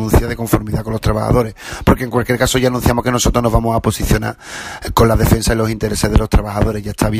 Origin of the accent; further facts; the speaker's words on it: Cádiz, Andalusia, Spain; Nos hemos enterado como Ayuntamiento de Cádiz, como cualquier gaditano y gaditana